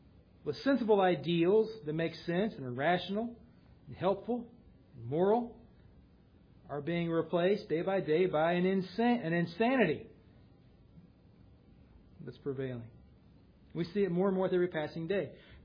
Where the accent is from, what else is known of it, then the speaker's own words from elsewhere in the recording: United States; I'm still an American. I want my country to do well